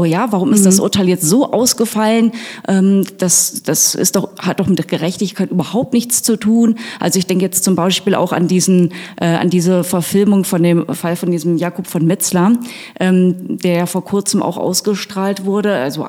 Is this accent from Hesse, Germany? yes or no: yes; Tann, Hesse, Germany; Ich komme ursprünglich aus der Rhön, also ein kleines Städtchen bei Fulda, Tann.